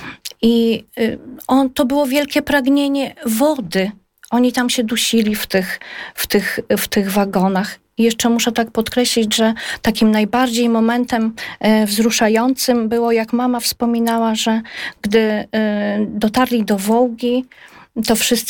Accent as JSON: {"language": "Polish", "town": "Łomża", "region": "Podlaskie Voivodeship", "country": "Poland", "said": "ale my z Łomży się nie poddajemy"}